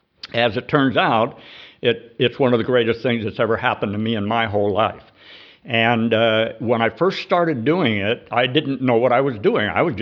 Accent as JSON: {"language": "English", "town": "Cupertino", "region": "California", "country": "United States", "moved": "as an adult", "lives_now": "Brookings, United States", "said": "And my wife and I came from Cupertino about 30 years ago, and we moved to Brookings"}